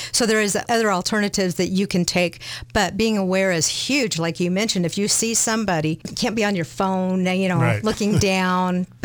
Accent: Albuquerque, New Mexico, United States; And I grew up in the Albuquerque area. I was born here in Albuquerque.

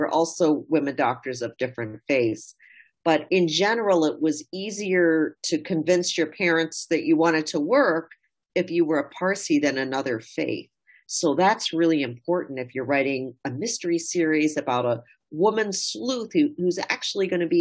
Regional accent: United Kingdom; born there; my father's from India, my mom's from Germany. I was born in Britain.

